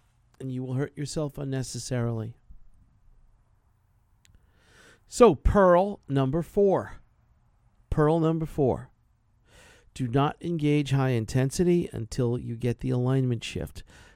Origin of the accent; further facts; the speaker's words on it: New York, United States; I'm from New York, man. Badminton, get out of here.